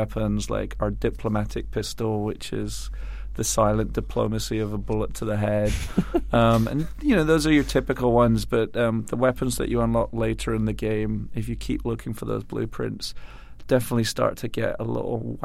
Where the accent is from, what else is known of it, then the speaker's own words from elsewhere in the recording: Scotland, United Kingdom; born there; I'm Scottish by birth as well